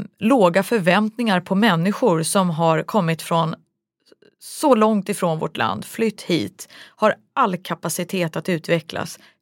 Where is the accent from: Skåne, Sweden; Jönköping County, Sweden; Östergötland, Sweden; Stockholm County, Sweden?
Stockholm County, Sweden; Vällingby; also born or lived in Rissne / Akalla / Kista; Jag är uppvuxen i Rissne och jag är uppvuxen i Vällingby och jag är uppvuxen i Akalla och Kista. Det är de bostadsområden som har präglat mitt sociala liv och min kulturella bildning.